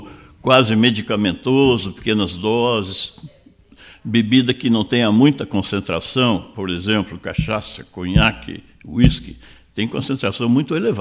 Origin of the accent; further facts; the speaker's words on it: Iraí, Rio Grande do Sul, Brazil; eu me criei, praticamente me criei em Iraí, né? Que eu vim bem guri aqui, não era estudante secundário